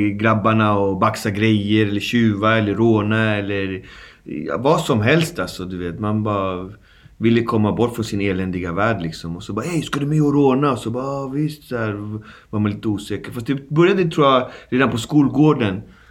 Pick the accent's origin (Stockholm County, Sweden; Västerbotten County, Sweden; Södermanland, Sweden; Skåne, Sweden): Stockholm County, Sweden; Alby; Jag växte upp där i Alby med folk från hela världen.